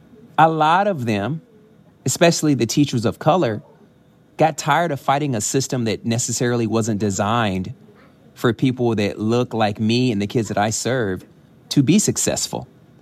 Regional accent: Dallas, Texas, United States; I'm from Dallas, Texas. I teach in Dallas ISD.

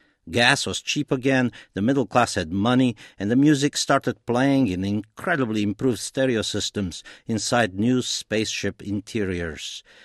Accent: Romania; also born or lived in Detroit, United States; now in United States; When I came to this country from Romania, I first landed in Detroit. I may have been the only human in Motor City who didn't drive.

